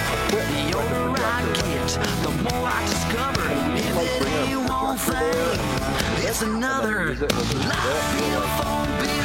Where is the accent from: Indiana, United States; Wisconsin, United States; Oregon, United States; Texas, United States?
Wisconsin, United States; Madison; I was growing up in Madison, Star Trek II, The Wrath of Khan, Terminator 2.